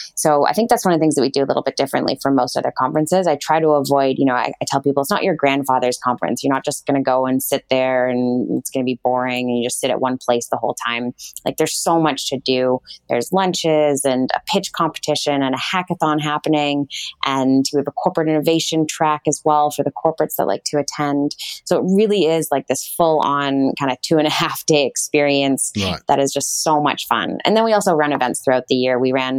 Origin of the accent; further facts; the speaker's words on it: Canada; accent: Canadian; also born or lived in Vancouver; now in Sydney, Australia; It is not an Australian accent. No, it is actually a Canadian accent. So I grew up in Canada. I went to school in Vancouver. I lived there for 6 years before I moved to Sydney about 4 years ago.